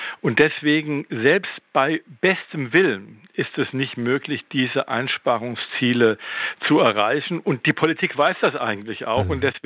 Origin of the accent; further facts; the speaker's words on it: Berlin, Germany; zumindest meine Heimatstadt Berlin, wäre ohne Kultur bestimmt kein Touristenmagnet.